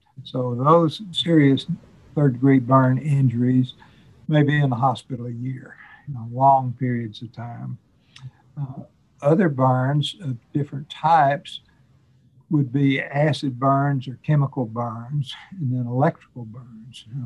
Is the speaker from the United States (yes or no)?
yes; Fort Smith, Arkansas, United States; I grew up in Fort Smith, Arkansas, college and then medical school at the University of Arkansas